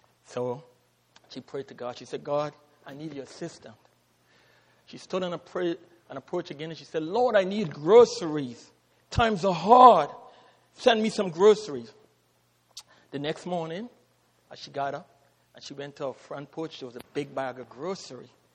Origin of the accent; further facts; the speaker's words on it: Guyana; Growing up in Guyana, I experienced many nights when we had blackout